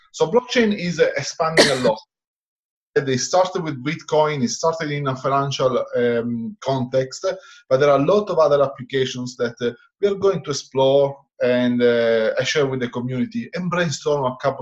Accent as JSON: {"language": "English", "country": "Italy", "second_language": "English", "lives_now": "Zurich, Switzerland", "said": "I live in Switzerland, as you briefly mentioned. I'm originally from Italy."}